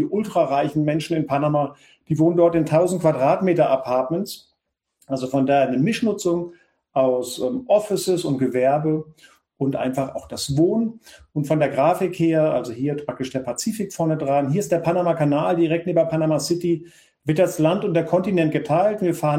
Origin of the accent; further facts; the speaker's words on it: Frankfurt, Hesse, Germany; born there; Ich selbst bin gebürtiger Frankfurter, stolz auf die kleine Skyline, aber schöne Skyline bei uns unten am Main.